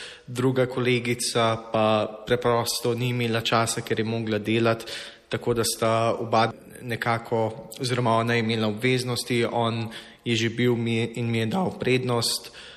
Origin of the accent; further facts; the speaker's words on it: Jesenice, Upper Carniola, Slovenia; now in Graz, Austria; Jaz sem originalno sem iz Slovenije, z Jesenic